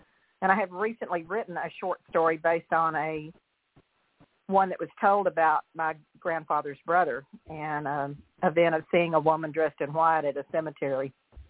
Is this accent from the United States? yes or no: yes; Texas, United States; also born or lived in Dallas; Originally, I was born in Dallas, Texas, moved to East Texas, or my parents moved to East Texas when I was just a toddler, and I've lived here ever since. I live in Northeast Texas near the Tyler area.